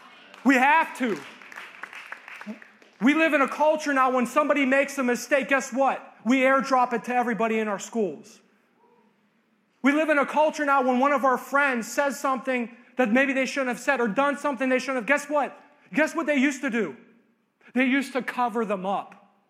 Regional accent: Monaca, Pennsylvania, United States; grew up in a very, very small town called Monaca, Beaver County. I grew up in the county. Come on. I grew up in the Beaver County. That's how we talk down there in Beaver County.

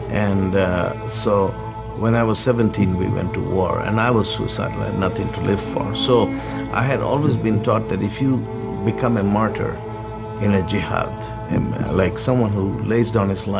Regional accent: Pakistan; Well, I grew up in a Muslim family. I come from a Middle Eastern family, but I grew up in Pakistan. It's a long story how my family ended up there, but that's where I grew up. In a totally Muslim environment, I didn't know of any other religion than Islam.

